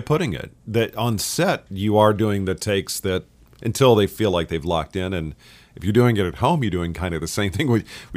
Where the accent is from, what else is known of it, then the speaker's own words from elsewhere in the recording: Texas, United States; now in Los Angeles, United States; Yeah, I'm originally from Texas, so I'm still kind of, even though I've been here on and off for 20 years, I still am learning my way around.